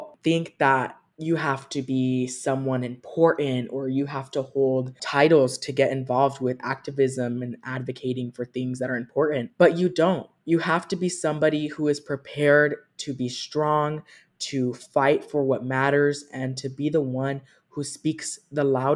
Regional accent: Tucson, Arizona, United States; So I'm from Tucson, Arizona, born and raised. All my family was born and raised here, so it has been awesome to see my roots here.

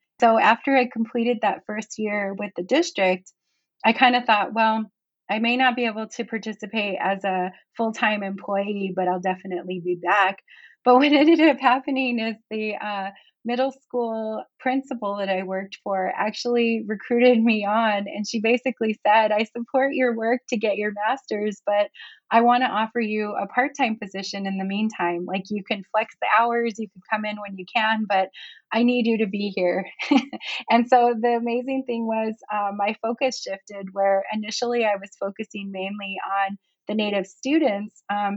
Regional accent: Phoenix, Arizona, United States; now in Tucson, United States; And originally, I am from Phoenix, Arizona. I actually came here from Phoenix for the U of A when I started going to school as an undergraduate.

